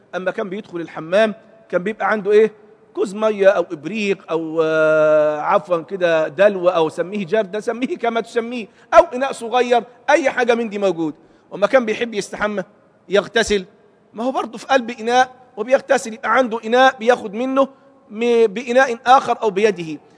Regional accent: Egypt; اشبه ما يكون بالتحطيب اللي بيعملوه جماعه الصعيده عندنا في مصر

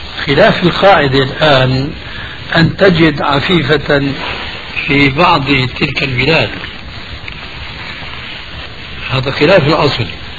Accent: Syria; كما يقولون عندنا بالشام

